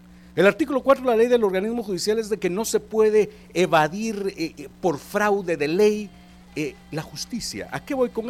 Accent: Ciudad Vieja, Sacatepéquez, Guatemala; alcalde de allá de mi pueblo, de allá de la bella Ciudad Vieja.

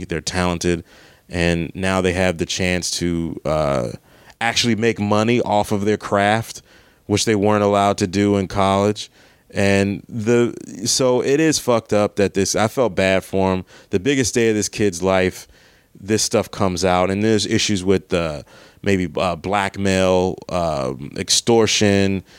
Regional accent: Maryland, United States; Like, if you were in Maryland, my home state, there would be crabs around.

